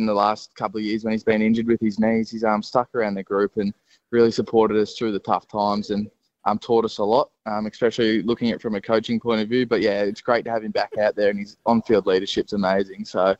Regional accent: Macedon, Victoria, Australia; So I grew up in Macedon, and the family's from Kyneton, so I went to school out there at Tagger Heart. So a nice little bit of country air.

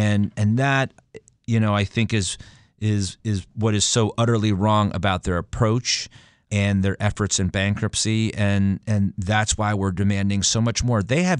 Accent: Stamford, Connecticut, United States; You mentioned that there in my hometown, my backyard of Stamford, Connecticut, many of the Sacklers live in Connecticut.

